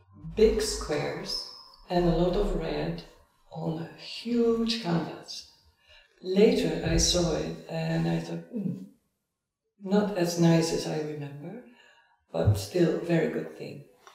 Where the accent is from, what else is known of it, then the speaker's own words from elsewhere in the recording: Netherlands; I'm from the Netherlands.